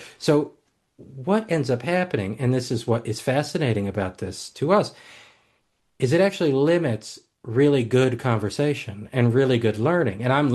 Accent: Washington, District of Columbia, United States; So I come from Washington, D.C. Like, I come from this political epicenter where nobody talks to each other.

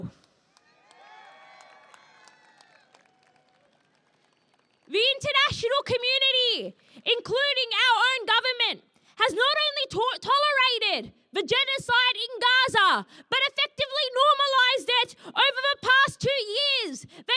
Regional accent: Sydney, New South Wales, Australia; I'm an organiser from Sydney, also known as Gadigal Land.

